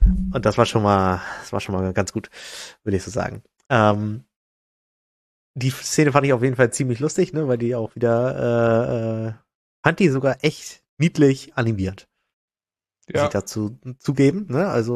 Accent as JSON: {"language": "German", "region": "North Germany", "country": "Germany", "said": "Also das sag ich als Norddeutscher."}